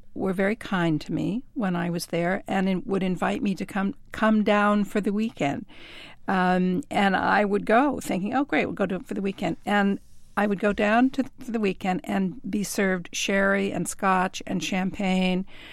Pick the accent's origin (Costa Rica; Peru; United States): United States; California; also born or lived in England; even as a little girl growing up in California, wishing it would rain so it would look more like England.